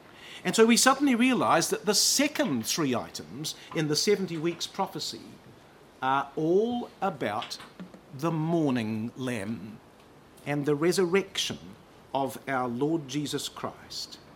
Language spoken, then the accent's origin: English; New Zealand; and I'm from New Zealand